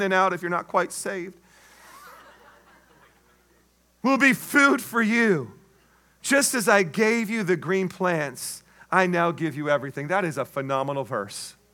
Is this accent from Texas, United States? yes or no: no; Washington, United States; Now, we don't know a whole lot about that living in Southern California, but I grew up in Washington State.